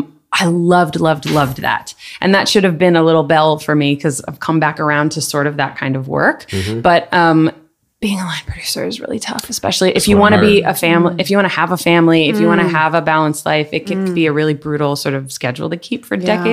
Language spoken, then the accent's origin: English; New Jersey, United States; also born or lived in Manhattan; I can't claim it. I'm a Jersey girl. Yes.